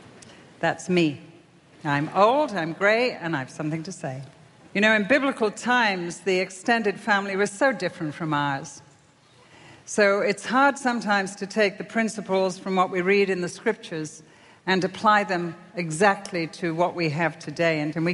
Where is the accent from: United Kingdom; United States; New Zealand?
United Kingdom; of course, I'm British, so I don't know your history.